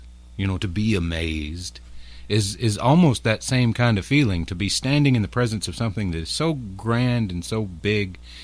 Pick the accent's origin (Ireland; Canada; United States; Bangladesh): Ireland; You know, being Irish, I think that speaks volumes about our national personality.